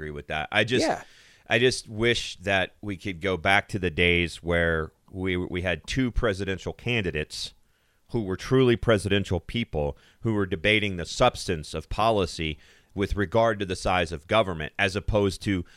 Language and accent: English; United States; But I guess what I'm saying is, as an American, I resent the red team, blue team choice now.